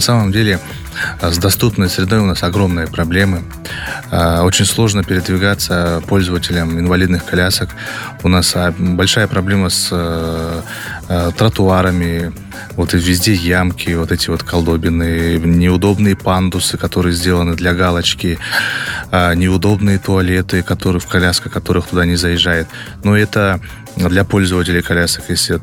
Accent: Bishkek, Kyrgyzstan; Вообще я же жил, родился всегда в Кыргызстане, в Бишкеке.

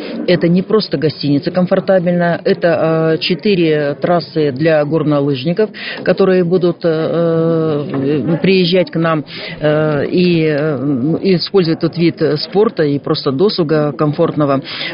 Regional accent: Altai Krai, Russia; я родилась и выросла на Алтае, всю жизнь посвятила свою трудовую деятельность именно своему родному региону.

